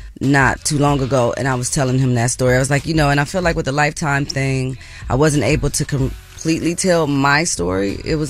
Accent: Oakland, California, United States; I'm just like, I'm from Oakland.

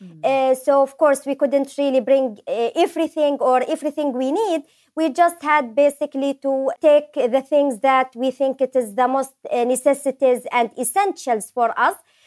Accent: Syria; also born or lived in Jordan; now in United Kingdom; I am from Syria. So I had to flee my homeland in 2013. And I lived in refugee camps for 3 years in Jordan. And I'm currently living and studying in the United Kingdom.

